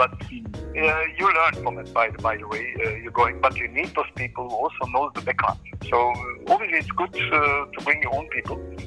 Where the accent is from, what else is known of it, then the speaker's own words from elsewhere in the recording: Germany; also born or lived in Turkey; I come from Turkey, but grew up in Germany.